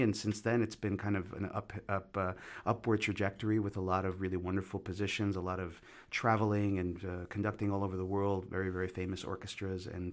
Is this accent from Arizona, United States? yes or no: no; New York City, New York, United States; I grew up in New York City. I am only child from a single mom. My mother is Ecuadorian. She was born in Ecuador.